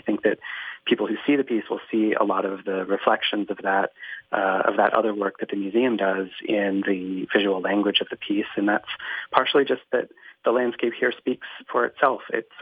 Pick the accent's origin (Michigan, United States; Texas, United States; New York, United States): New York, United States; Brooklyn; I think I come from Brooklyn, New York, and I've been working on waterways with my collective Marley Barum for about the past 10 years.